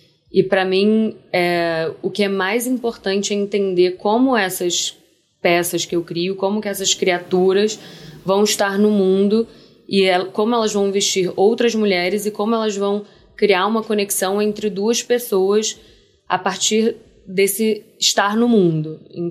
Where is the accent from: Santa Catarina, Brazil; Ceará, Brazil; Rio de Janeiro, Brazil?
Rio de Janeiro, Brazil; born there; eu tenho uma relação com o Rio que também é muito própria, porque é onde eu nasci, onde está minha família e tal.